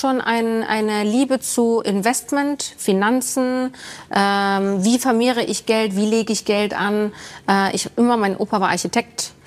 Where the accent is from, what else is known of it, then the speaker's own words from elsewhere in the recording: Bavaria, Germany; Nicht direkt aus München, aber aus Bayern. Kleines Dörfchen.